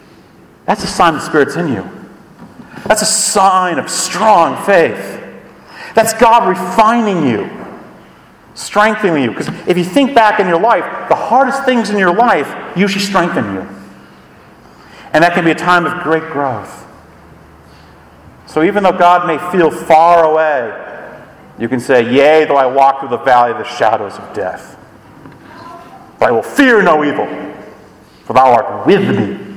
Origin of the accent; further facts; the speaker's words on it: Scotland, United Kingdom; I'm Scottish. I like depressing things.